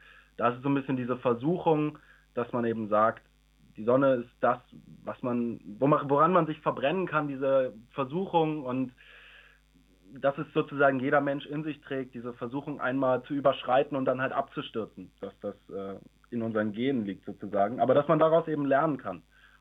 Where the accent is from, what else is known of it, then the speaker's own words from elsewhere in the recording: Dresden, Saxony, Germany; Ich komme tatsächlich aus Dresden